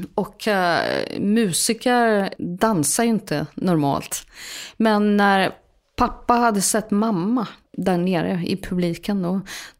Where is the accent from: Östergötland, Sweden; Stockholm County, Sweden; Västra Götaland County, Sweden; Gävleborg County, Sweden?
Östergötland, Sweden; accent: Östgötska light; folk skulle nog beskriva min dialekt liksom östgötska light. Så jag pratar inte riktigt grå östgötska, det har jag aldrig gjort. Och i och med att jag har en mamma som är från Jämtland, så det var ju pappa som pratade mer. Utpräglad östgötska.